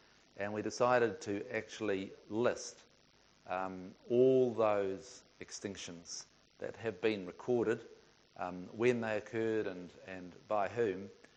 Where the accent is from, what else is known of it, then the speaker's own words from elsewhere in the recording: New Zealand; as a historian and I guess as a New Zealander from doing this theme